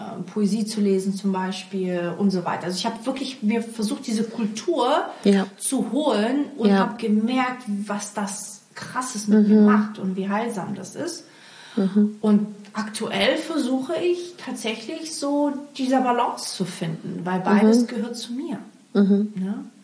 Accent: Baden-Württemberg, Germany; also born or lived in Portugal; Also ich bin ja noch in Portugal geboren, war die ersten 4 Jahre da und dann bin ich quasi nach Baden-Württemberg, Schwabeländle bin ich aufgewachsen

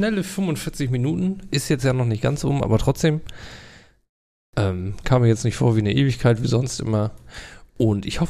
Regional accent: Germany; Ich bin ein typischer Deutscher. Ich bin nicht so fit in englischen Sachen.

